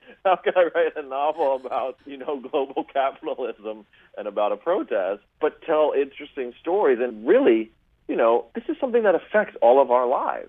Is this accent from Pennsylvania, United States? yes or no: yes; Pennsylvania, United States; And I grew up in Pennsylvania and, you know, saw steel mills closing and the factories and lots of jobs leaving the U.S.